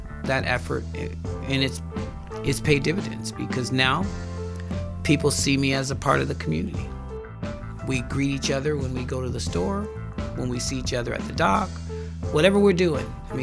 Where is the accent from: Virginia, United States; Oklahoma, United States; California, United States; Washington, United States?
California, United States; Compton; I'm from Compton, but I mean, you know what I mean?